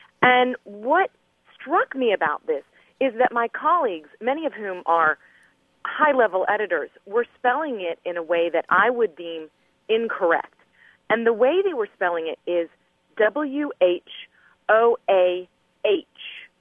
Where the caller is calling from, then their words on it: Dallas, Texas, United States; I'm calling from Dallas